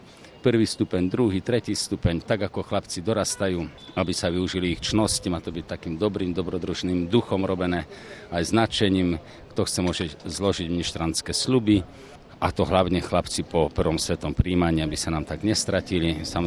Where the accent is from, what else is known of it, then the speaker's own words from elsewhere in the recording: Žilina Region, Slovakia; Ja pochádzam z Oravy. Tri dediny mali jeden kostol, Sihelná Rabča, Polhora, mali sme v Rabči, taký náš farský kostol.